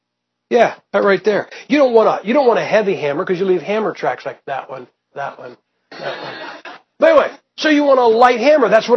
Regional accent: Ohio, United States; And you know, I'm from Ohio. We have basements.

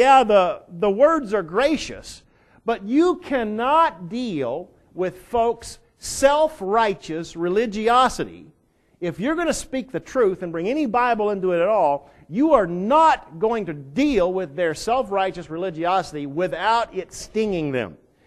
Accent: Texas, United States

